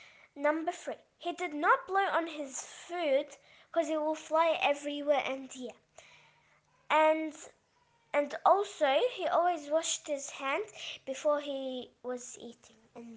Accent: Melbourne, Victoria, Australia; I'm 9 years old. I'm from Australia, Melbourne.

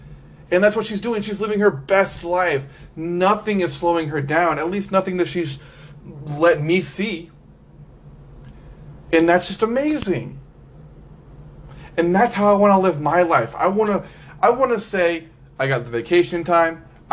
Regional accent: Liberty, Missouri, United States; I grew up in Liberty, a little suburb of Kansas City.

